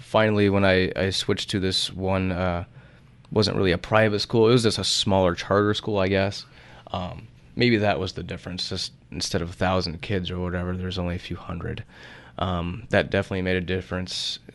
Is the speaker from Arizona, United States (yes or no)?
yes; Tucson, Arizona, United States; I get that feeling from my hometown of Tucson.